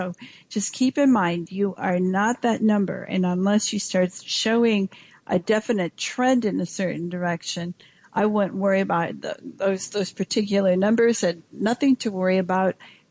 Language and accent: English; Wisconsin, United States; In fact, I grew up in Wisconsin, and we had goiter pills every week at our school.